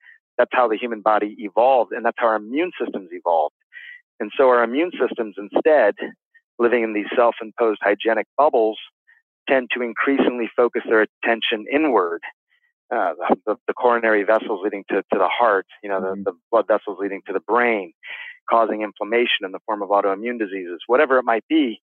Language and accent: English; United States; you know, I'm an American doctor. I practice medicine in this system as a neurosurgeon.